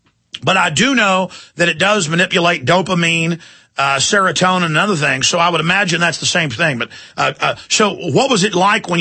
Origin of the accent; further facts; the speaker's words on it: Dallas, Texas, United States; I mean, I grew up in Dallas with white friends, black friends, Hispanic friends